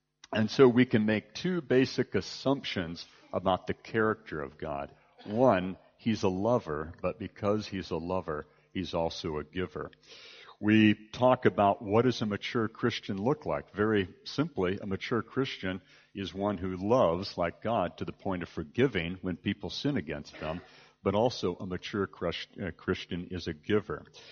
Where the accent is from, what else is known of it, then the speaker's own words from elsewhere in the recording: United States; in case you haven't figured this out by now, I'm an American. And there's many things I love and like about my country